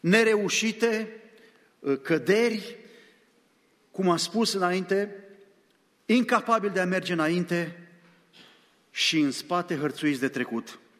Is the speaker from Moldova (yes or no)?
no; Bucharest, Romania; Mi-aduc aminte că lângă biserica unde mergeam când eram copil, în București, în Ferentari